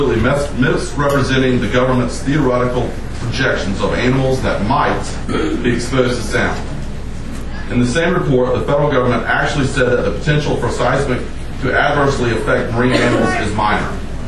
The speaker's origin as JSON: {"language": "English", "town": "Wilmington", "region": "North Carolina", "country": "United States", "tie": "born or raised there", "lives_now": "Raleigh, United States", "said": "I'm a resident, former resident of New Hanover County. I grew up in Wilmington. I live in Raleigh now."}